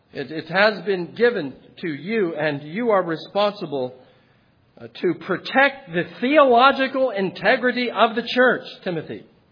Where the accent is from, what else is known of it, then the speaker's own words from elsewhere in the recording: California, United States; And I'm a Californian. I can be objective about this.